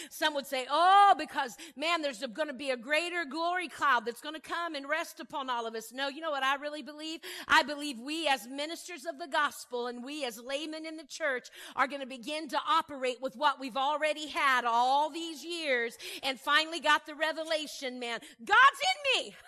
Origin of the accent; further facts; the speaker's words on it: Indiana, United States; now in Tulsa, United States; And I'm from Indiana, and I love a lot of snow.